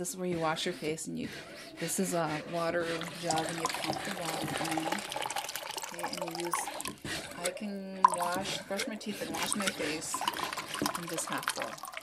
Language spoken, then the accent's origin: English; Cass Lake, Minnesota, United States; I grew up in Cass Lake.